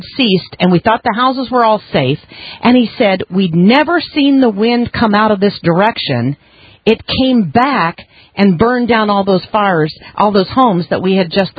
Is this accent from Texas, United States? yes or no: no; Kansas, United States; That's something I didn't have when I was a child growing up in Kansas.